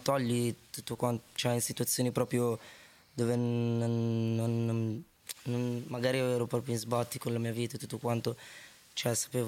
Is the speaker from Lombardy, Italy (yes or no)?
no; Bologna, Emilia-Romagna, Italy; born there; Allora, nasco a Bologna nel 2001 e famiglia, nel senso, non abbiamo mai avuto tanto